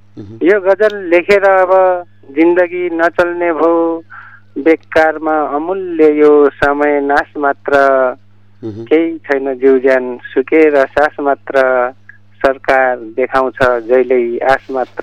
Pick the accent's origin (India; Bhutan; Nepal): Nepal; Karnali Province; now in Bardiya, Nepal; म अहिले बर्दियाबाट हो, मेरो घर चाहिँ डोल्पा जिल्ला